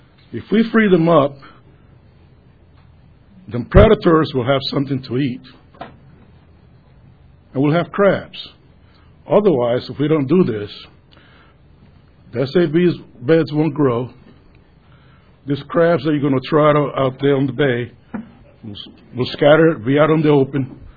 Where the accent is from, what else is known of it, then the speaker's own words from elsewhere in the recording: Hampton, Virginia, United States; I'm from Hampton. I'm a recreational fisherman.